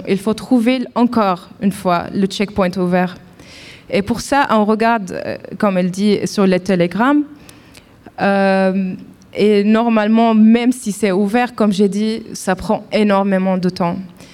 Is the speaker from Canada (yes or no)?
no; Nablus, West Bank, Palestine; je viens de la ville de Naplouse, en Palestine.